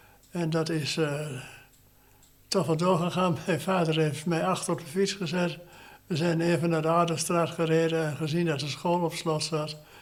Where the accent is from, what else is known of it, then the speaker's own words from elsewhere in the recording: Almelo, Overijssel, Netherlands; born there; geboren in Almelo, 29 oktober 1933.